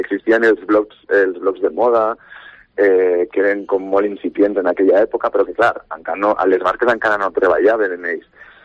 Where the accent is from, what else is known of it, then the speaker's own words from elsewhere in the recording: Vinaròs, Valencian Community, Spain; fa anys que vaig anar-me de Vinaròs, però continuo anant. Els pares estan allí, els meus amics estan a Vinaròs i intento tornar sempre que puc a Vinaròs